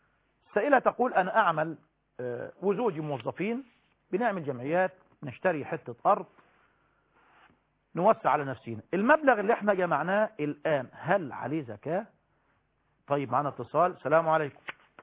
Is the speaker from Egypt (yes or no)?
yes; Egypt; أهل مصر مش بلدنا مصر يعني،